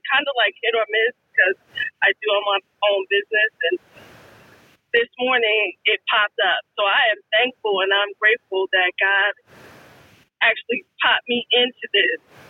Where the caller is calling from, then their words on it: New Jersey, United States; Hi, I am calling from New Jersey